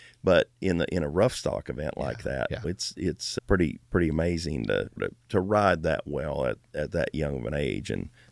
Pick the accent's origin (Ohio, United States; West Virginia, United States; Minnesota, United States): Minnesota, United States; I grew up in Minnesota. Like, snow and cold doesn't bother anybody.